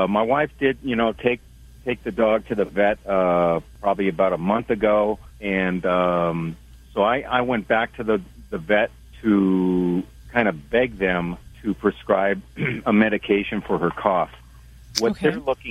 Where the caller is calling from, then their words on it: Wyoming, United States; Well, I'm truck driving here in Wyoming.